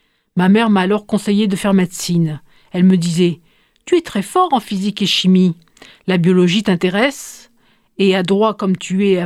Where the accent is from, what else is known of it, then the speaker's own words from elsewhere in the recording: Occitanie, France; now in Montpellier, France; Pour le jeune homme que j'étais arrivant de l'Aveyron, Montpellier, c'était l'émerveillement.